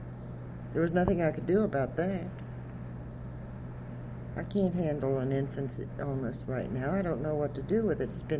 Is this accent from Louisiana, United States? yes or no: no; Atlantic City, New Jersey, United States; The first time, I came from Atlantic City, New Jersey, to Cabin Creek, West Virginia.